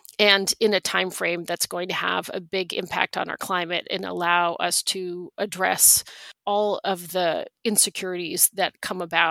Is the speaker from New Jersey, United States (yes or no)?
no; Lexington, Massachusetts, United States; I actually grew up in Lexington, Massachusetts, about 8 miles from where I am sitting at this very moment in Cambridge, Mass.